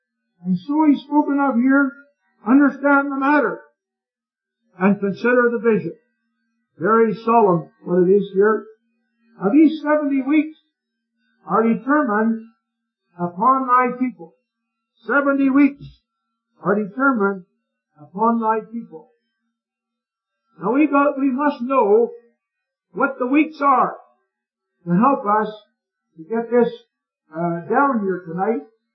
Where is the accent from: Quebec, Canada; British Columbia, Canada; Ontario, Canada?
Ontario, Canada; Not to go farming at all, because I'm from Ontario, Ontario.